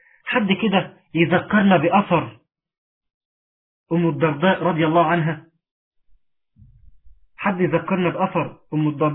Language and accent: Arabic; Egypt; وليكن زي ما عندنا في مصر حاجة اسمها كلية التجارة